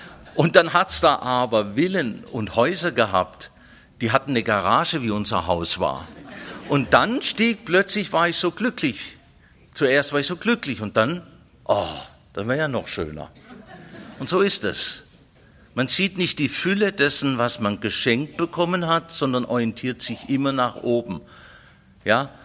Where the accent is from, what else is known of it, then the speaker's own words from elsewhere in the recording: Baden-Württemberg, Germany; Als Schwabe habe ich es ja gerade noch geschafft.